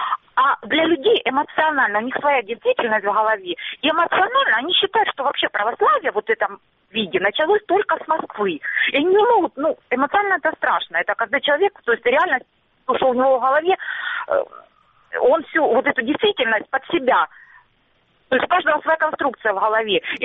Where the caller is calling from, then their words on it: Starobilsk, Luhansk Oblast, Ukraine; Здравствуйте, тоже Старобельск, Луганщина.